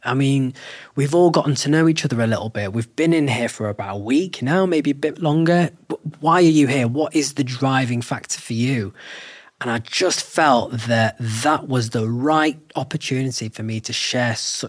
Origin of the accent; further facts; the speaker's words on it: United Kingdom; because obviously being British Sikh, I am from a culture where everything, family is everything.